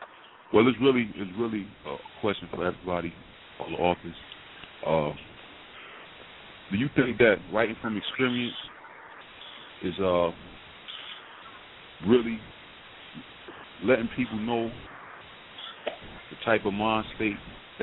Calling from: Charlotte, North Carolina, United States; I'm calling from Charlotte.

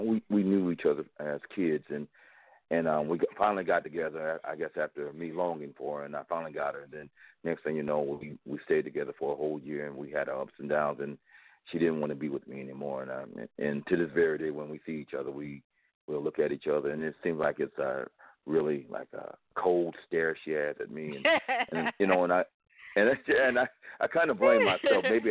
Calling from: Dazzle, South Carolina, United States; I'm calling from South Carolina. I'm calling like 45 miles outside of Columbia, South Carolina, a little hick, little place called Dazzle, South Carolina.

